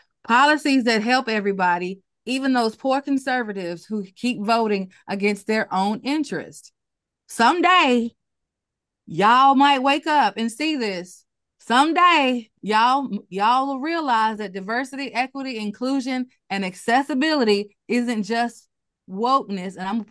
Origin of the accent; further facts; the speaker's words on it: Birmingham, Alabama, United States; four little Black girls who were killed in 16th Street Baptist Church bombing right in Birmingham, my hometown.